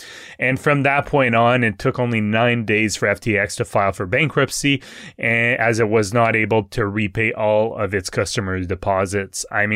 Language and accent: English; France; accent: French; English is a second language; And also, with my French accent. So I do apologize for that.